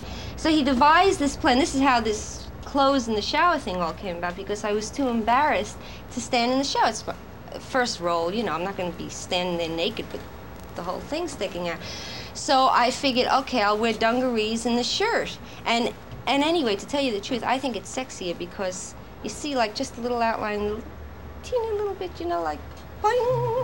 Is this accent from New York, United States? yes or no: yes; New York, United States; Yeah. You can't tell, huh?